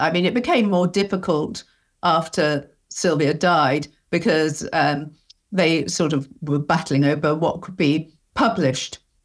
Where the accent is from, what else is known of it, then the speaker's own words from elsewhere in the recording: Torquay, South West England, United Kingdom; born there; And I mean, although I was born in Torquay, so the home of Agatha Christie, and so, you know, she had always been there in my life in a way.